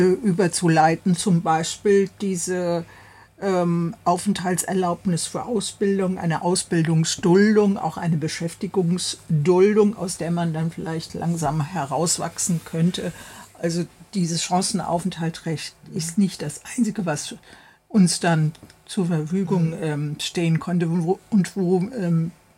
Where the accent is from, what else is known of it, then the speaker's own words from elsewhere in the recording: Frankfurt, Hesse, Germany; Ich komme ja aus Frankfurt.